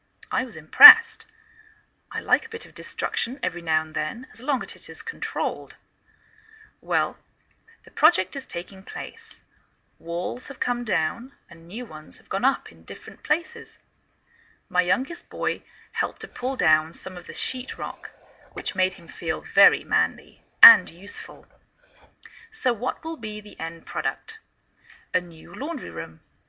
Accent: England, United Kingdom; now in United States

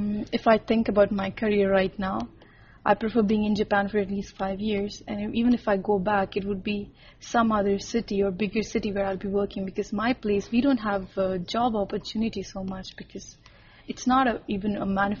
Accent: Varanasi, Uttar Pradesh, India; I'm from India, northern part of India, and from a very small city, but the oldest one in India. It's considered a very religious and holy city, has a lot of temples and mosques and different things

